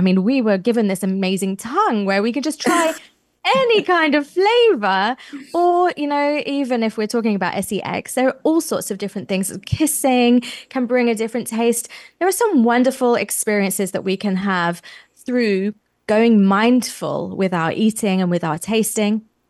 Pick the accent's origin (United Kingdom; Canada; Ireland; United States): United Kingdom; England; now in Durban, South Africa; So me growing up in England, the smell of sun cream that totally transports me to a holiday. Whereas now I'm living in Durban, sun cream is my everyday.